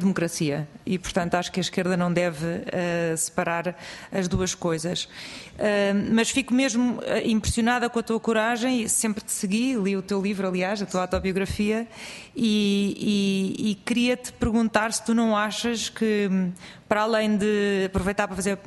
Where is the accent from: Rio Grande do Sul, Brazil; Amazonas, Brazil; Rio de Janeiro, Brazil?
Rio de Janeiro, Brazil; born there; Eu queria dizer que eu nasci no Brasil. Sou portuguesa, mas nasci no Brasil, no Rio de Janeiro, onde vou sempre que posso.